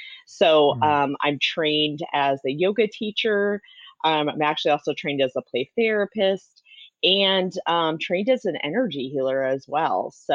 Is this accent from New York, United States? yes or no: no; South Dakota, United States; accent: Northern; For starters, I'm from South Dakota, but you were close. I was born there. Sure. Yeah. So if you hear a Northern accent, that's what you're hearing a little bit.